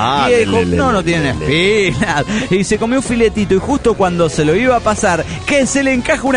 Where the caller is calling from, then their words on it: Potosí, Bolivia; de Potosí, Bolivia.